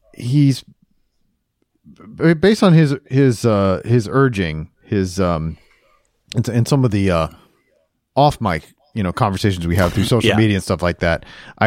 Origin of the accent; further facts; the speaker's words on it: Ohio, United States; When I was when I was growing up in Ohio